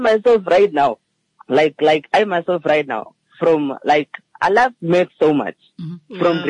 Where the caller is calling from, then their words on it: Windhoek, Khomas, Namibia; From Windhoek.